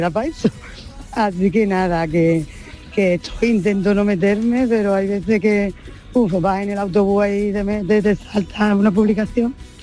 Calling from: Seville, Andalusia, Spain; de Sevilla

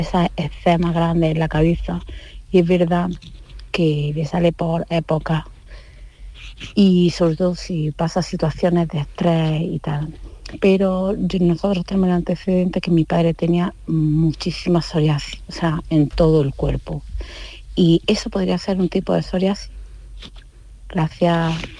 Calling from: Almería, Andalusia, Spain; de Almería.

